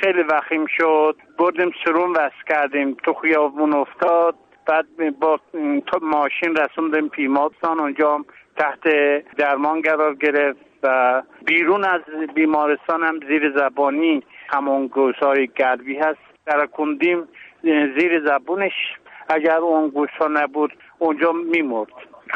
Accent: Iran; به عنوان یک ایرانی، به عنوان یک پدر خواستارم

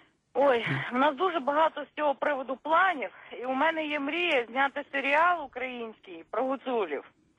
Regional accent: Ivano-Frankivsk Oblast, Ukraine; я родом теж з Івано-Франківщини

